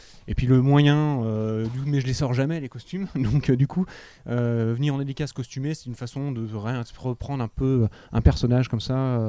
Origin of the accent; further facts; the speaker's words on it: Pays de la Loire, France; Je suis reparti en Vendée. Je viens de Vendée, moi, à l'origine.